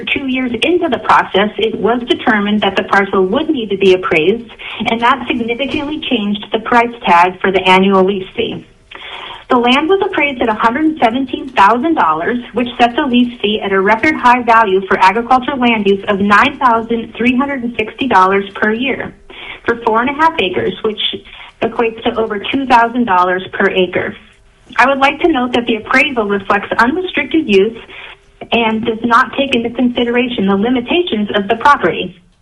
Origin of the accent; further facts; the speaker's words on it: Alaska, United States; I was born and raised in Alaska and have been farming here for over 2 decades.